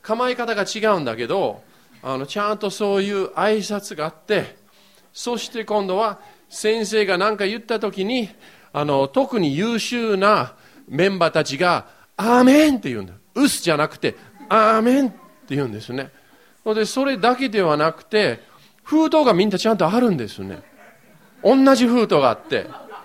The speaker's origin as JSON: {"language": "Japanese", "town": "Yokohama", "region": "Kanagawa", "country": "Japan", "tie": "born or raised there", "said": "僕の育ちは横浜なんですけれども、高校1の時に空手の道場に入ったんですね。"}